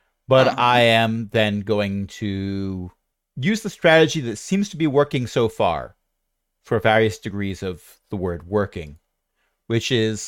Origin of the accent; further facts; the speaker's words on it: Pennsylvania, United States; I grew up in Pennsylvania. Mechanical bulls are not a thing. We have coal mine fires, not mechanical bulls.